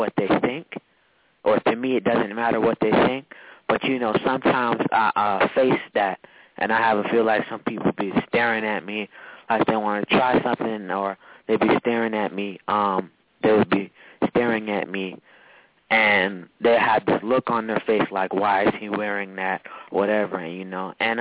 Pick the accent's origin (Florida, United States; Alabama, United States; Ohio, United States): Florida, United States; Tampa; Assalamu alaikum. … I'm 13 years old. I'm from Tampa, Florida.